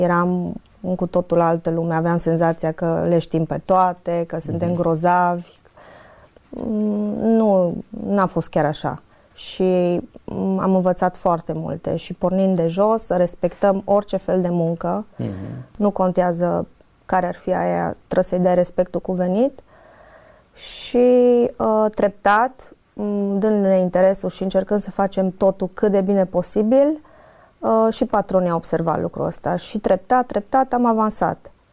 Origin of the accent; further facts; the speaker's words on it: Oradea, Bihor County, Romania; sunt din Oradea, am absolvit Facultatea de Management din cadrul Universității Emanuel.